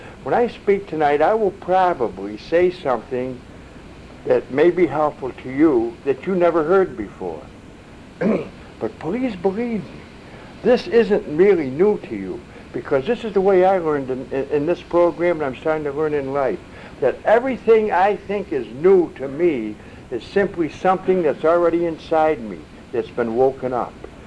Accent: Ireland; But you know, as Irish, you don't have to wear green because you can always tell an Irishman.

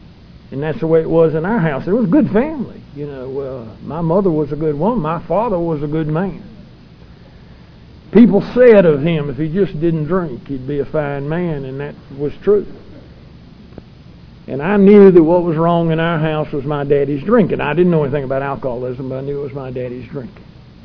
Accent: Greensboro, North Carolina, United States; born there; I was born up in Greensboro where Dick and I met when I first came in the program.

